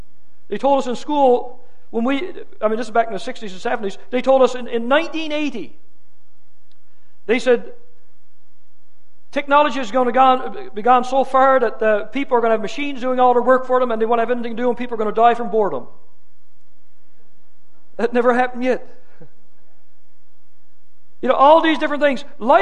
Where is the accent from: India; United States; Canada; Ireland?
Canada; Newfoundland and Labrador; I didn't know anything about boats, even though I'm from Newfoundland.